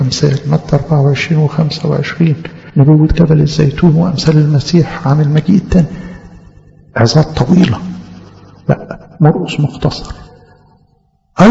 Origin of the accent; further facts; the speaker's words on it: Egypt; ثم كرز في بلادنا مصر